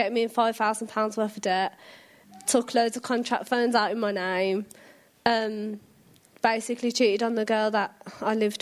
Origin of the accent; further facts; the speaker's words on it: Birmingham, West Midlands, United Kingdom; I grew up in Birmingham.